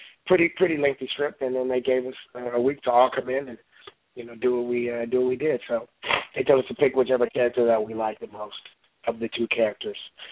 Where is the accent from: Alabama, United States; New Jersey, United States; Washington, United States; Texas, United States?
Washington, United States; Seattle; also born or lived in Los Angeles, United States; now in Atlanta, United States; I grew up, I was born in Los Angeles, California, and raised in Seattle. My mother, by the time I was like 6 or 7, we moved to Seattle, Washington, and so that's where I grew up on the West Coast in Seattle